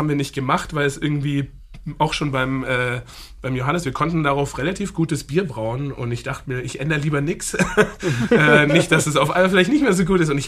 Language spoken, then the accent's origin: German; Bavaria, Germany; Also ich bin ja aus dem Süden von München, meine Frau ist aus Nürnberg, aber wir haben in Oberfranken, in Coburg beide studiert und da habe ich auch schon mein Herz eigentlich an Franken verloren.